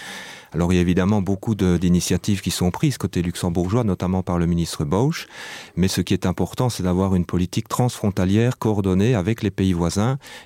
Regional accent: Arlon, Wallonia, Belgium; je suis également frontalier depuis 1999 et je viens de la région d'Arlon.

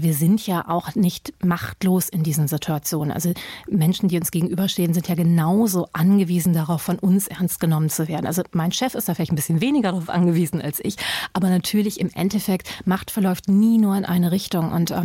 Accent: Germany; born there; Das Wort Fremdenfeindlichkeit impliziert aber, wir sind fremd. Ich bin in Deutschland geboren. Natürlich bin ich keine Fremde.

